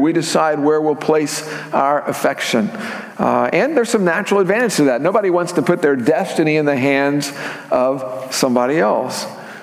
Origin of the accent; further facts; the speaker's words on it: Corpus Christi, Texas, United States; moved away as an adult; he moved me from my hometown of Corpus Christi to Waco, Texas, where I was going to start college.